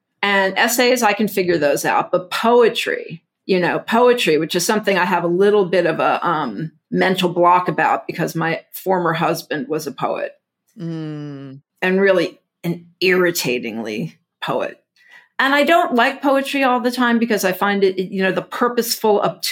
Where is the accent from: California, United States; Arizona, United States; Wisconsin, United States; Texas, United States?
Texas, United States; Houston; They had those signs up all over my neighborhood I grew up with in Houston, these wooden signs, but pointing to all the churches in the neighborhood.